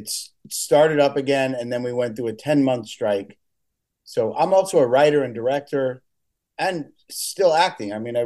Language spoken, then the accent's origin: English; Westchester, New York, United States; I grew up in Westchester, New York, and there was something called Scarsdale Summer Music Theater.